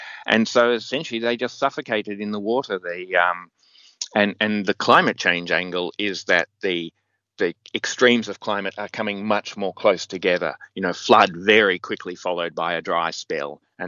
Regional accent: New South Wales, Australia; Apparently, I'm from New South Wales, so we don't really follow AFL

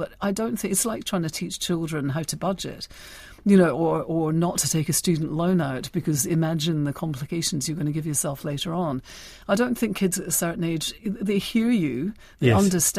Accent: Scotland, United Kingdom; I grew up in the Highlands of Scotland.

